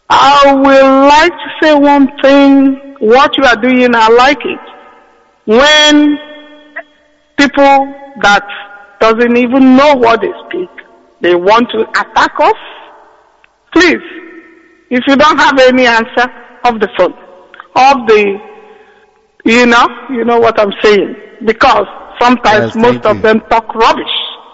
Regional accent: Ogbachukwu, Nigeria; now in London, United Kingdom; In Biafra land, I'm from Ogbachukwu, Anioma State.

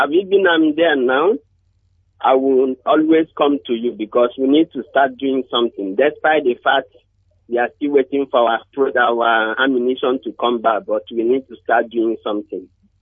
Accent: Umorisha, Nigeria; now in New Jersey, United States; I am from Umorisha

